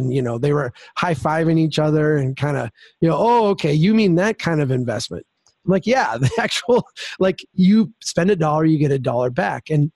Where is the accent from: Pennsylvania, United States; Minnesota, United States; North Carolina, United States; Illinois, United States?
Minnesota, United States; So I'm a Minnesotan, and, you know, there's a little bit of a cultural gap there.